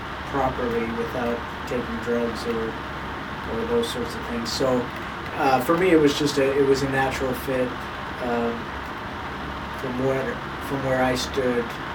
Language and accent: English; California, United States; also born or lived in Japan / Illinois / Missouri; So I'm from kind of all over the place. I grew up in California, Japan, Chicago area, Missouri. Kind of traveled a lot growing up, and not necessarily traveled, but we moved around a lot.